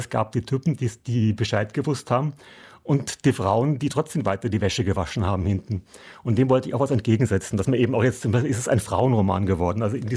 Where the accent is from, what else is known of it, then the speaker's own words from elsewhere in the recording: Germany; now in Austria; Ich bin Deutscher und darf gar nicht wählen in diesem Land, was mich irrsinnig ärgert natürlich, weil ich irgendwie schon sehr, sehr lange hier lebe.